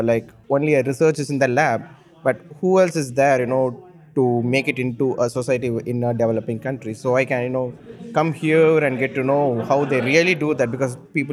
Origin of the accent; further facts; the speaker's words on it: Tamil Nadu, India; English is a second language; moved away as an adult; now in United States; I am originally from India, southern part of India, Tamil Nadu.